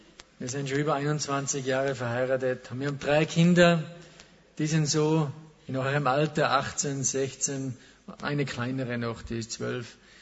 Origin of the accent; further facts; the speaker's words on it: Austria; Ich bin aus Österreich.